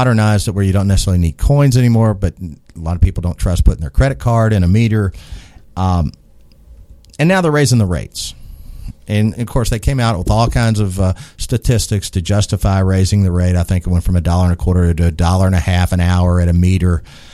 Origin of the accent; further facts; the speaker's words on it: Kentucky, United States; I'm from Southeast Kentucky, that kind of thing.